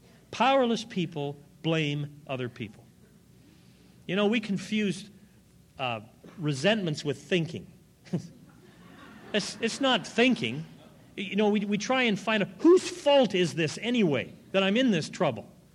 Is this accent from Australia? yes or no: no; Canada; I've got rights. I'm a Canadian.